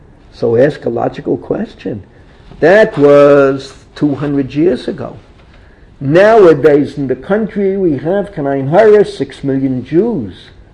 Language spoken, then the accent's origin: English; New York, United States; I grew up in New York, so as I write in Washington